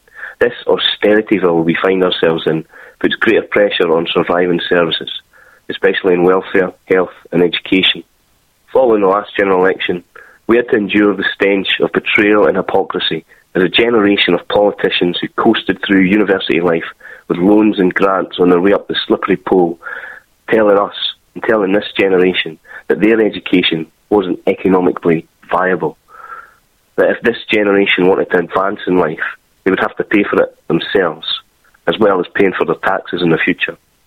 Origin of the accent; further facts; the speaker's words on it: Dundee, Scotland, United Kingdom; the forced closures of schools by the SNP-led council in my hometown of Dundee.